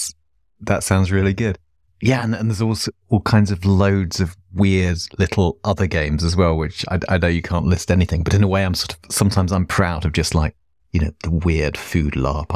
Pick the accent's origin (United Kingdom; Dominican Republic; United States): United Kingdom; So I'm a Brit and I grew up with Doctor Who and Doctor Who is absolutely horror.